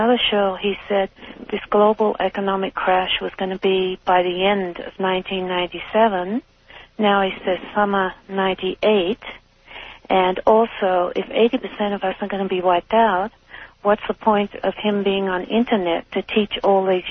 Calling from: Sedona, Arizona, United States; I'm calling from Sedona, Arizona.

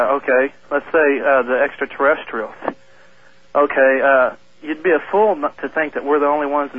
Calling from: Everett, Washington, United States; Everett, Washington.

